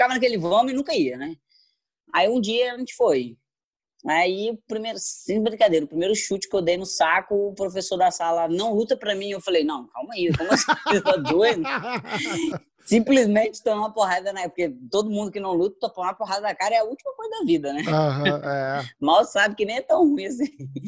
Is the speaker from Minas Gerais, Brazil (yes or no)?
yes; Muriaé, Minas Gerais, Brazil; Eu sou de Muriaé, Minas Gerais, uma cidade